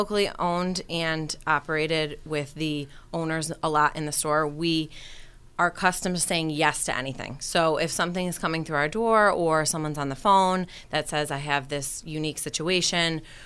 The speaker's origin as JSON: {"language": "English", "town": "Rochester", "country": "United States", "said": "So I went to Canisius College. I'm from Rochester originally, and I got an internship with the people that actually own the area."}